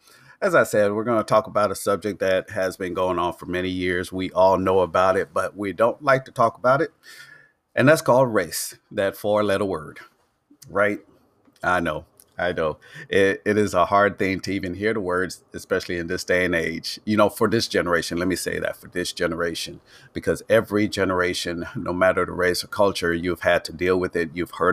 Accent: Trinidad & Tobago; but they didn't sound like me because I'm from Trinidad. I had an accent.

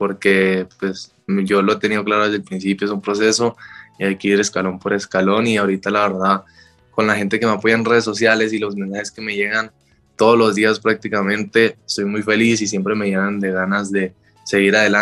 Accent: Guatemala; also born or lived in Colombia; prácticamente toda mi infancia la pasé en Colombia, pero tengo amigos, o sea, prácticamente crecí en Guatemala y Colombia. Estudié en las dos partes también en el colegio.

